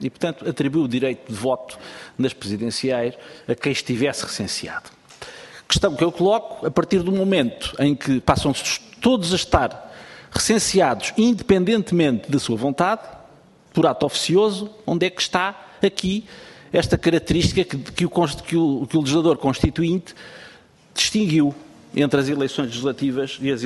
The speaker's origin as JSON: {"language": "Portuguese", "region": "Lisbon", "country": "Portugal", "tie": "born there", "said": "Eu também nasci em Lisboa, mas não exerço os meus direitos cívicos em Lisboa. Exerço no Conselho de Sintra, que é onde resido, não sou menos lisboeta por isso."}